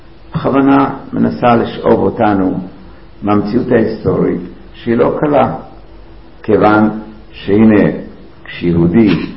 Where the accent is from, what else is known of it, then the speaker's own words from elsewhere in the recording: Kadima, Central District, Israel; אני עדיין זוכר כילד גרתי אז במושבה שנקראת קדימה בשרון